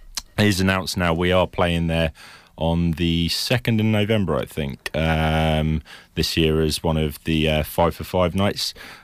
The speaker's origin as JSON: {"language": "English", "town": "Cambridge", "region": "East of England", "country": "United Kingdom", "tie": "born or raised there", "said": "coming from Cambridge, it's you know, I think, and growing up in Cambridge"}